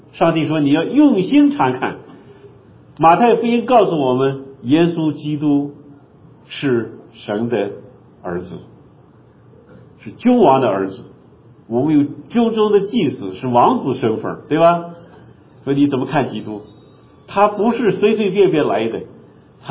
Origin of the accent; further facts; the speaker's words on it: China; 我们中国人结婚的时候写的最多的春联是什么？